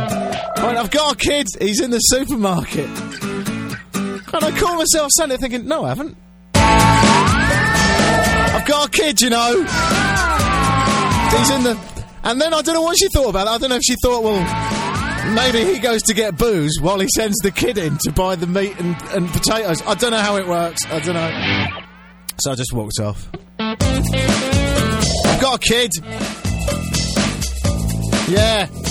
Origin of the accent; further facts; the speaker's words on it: England, United Kingdom; now in Canada; as an Englishman living here in Canada, I have to say that I miss Britain on this day